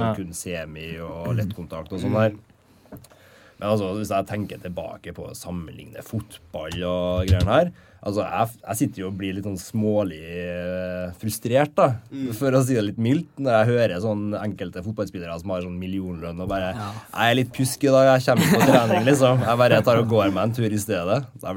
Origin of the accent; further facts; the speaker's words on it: Levanger, Trøndelag, Norway; Det åpnet en kickboxingklubb ganske raskt etterpå i Levanger, der jeg kommer fra.